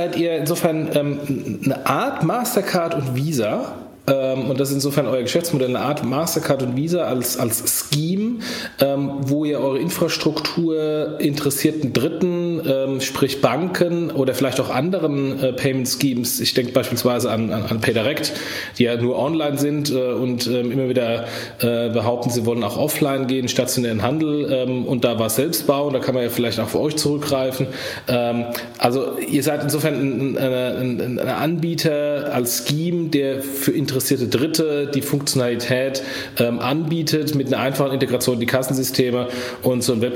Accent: Frankfurt, Hesse, Germany; als Frankfurter.

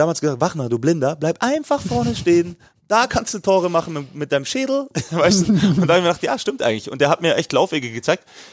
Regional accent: Bavaria, Germany; Ja, für mich war ja der Wechsel nach China, wie man bei uns in Bayern sagt.

